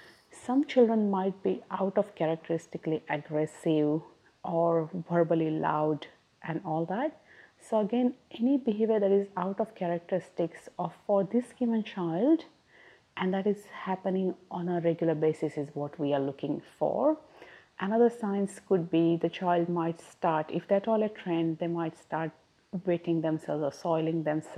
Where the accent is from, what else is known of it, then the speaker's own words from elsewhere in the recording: India; English is a second language; Culturally speaking, I'm from India, and that allows me to understand the perspectives of migrants and that differences in the culture